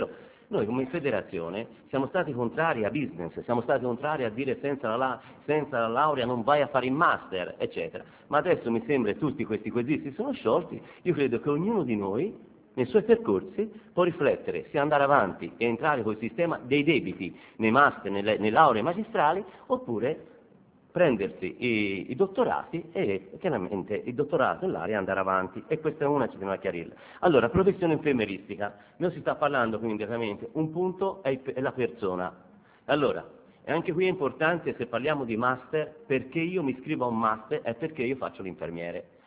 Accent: Siena, Tuscany, Italy; io sono senese

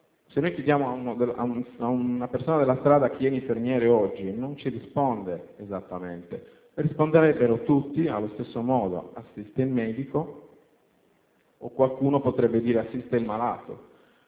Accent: Sardinia, Italy; Vengo dalla Sardegna.

